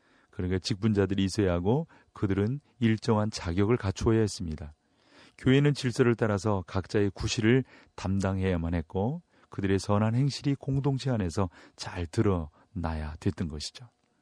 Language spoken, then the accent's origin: Korean; Hwaseong, Gyeonggi Province, South Korea; 사실 제가 자란 고향은 그 경기도 화성인데요.